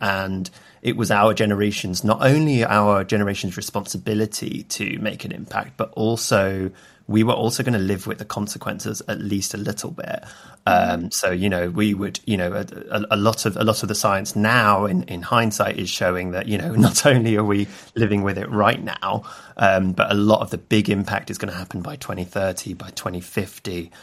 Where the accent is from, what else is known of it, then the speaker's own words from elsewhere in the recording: London, United Kingdom; So yeah, I grew up in South London.